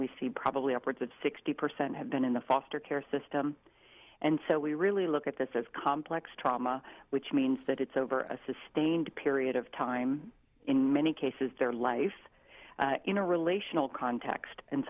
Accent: Midwest, United States; because I'm from the Midwest, and I would love to think that that was the ideal.

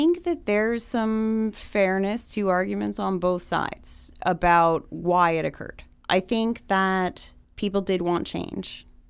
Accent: Maryland, United States; But it's also where I'm from. I'm from Harford County. I grew up there.

